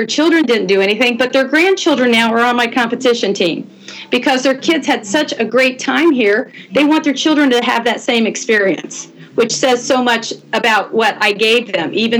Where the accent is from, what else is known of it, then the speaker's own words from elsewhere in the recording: Indiana, United States; now in Florida, United States; growing up, I'm originally from Indiana before I moved to Florida.